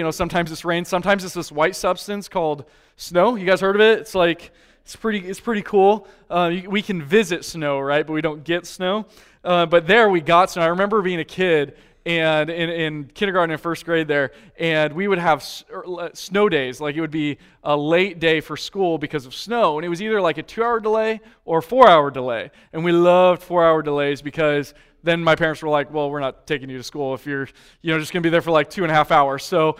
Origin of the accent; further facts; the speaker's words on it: Laguna Hills, California, United States; born there; also born or lived in Japan; You know, I was born in California. I was born in Laguna Hills, actually.